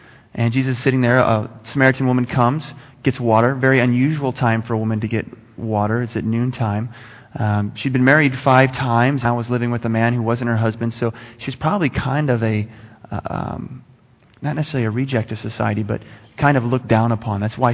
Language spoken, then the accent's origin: English; Dallas, Texas, United States; now in Arizona, United States; So, hope you can understand my accent. You guys can, right? I'm from Dallas, so Texas.